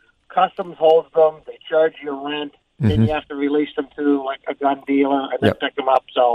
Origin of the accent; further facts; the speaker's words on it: Nova Scotia, Canada; now in Massachusetts, United States; I live in Massachusetts. I'm originally from Nova Scotia.